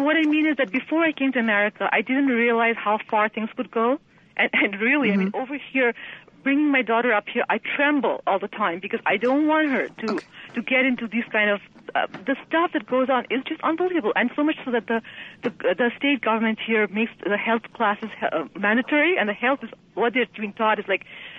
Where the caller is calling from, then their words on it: Pakistan; First of all, I'd like to say I'm from Pakistan